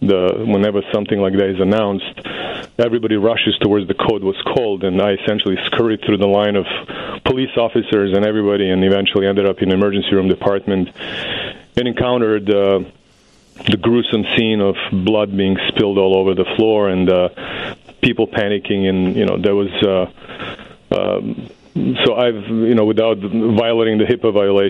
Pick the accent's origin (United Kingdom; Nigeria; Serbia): Serbia; Belgrade; I was a European kid. I was born in Serbia, in Belgrade, and I was an active rower.